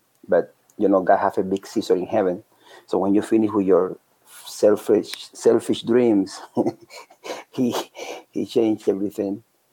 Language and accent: English; Cuba; English is a second language; now in United States; I came from Cuba. I was only 4 months in Christ. And when I came to the United States, December 5th, 2001, I just went to the Methodist Church here in the United States to learn English.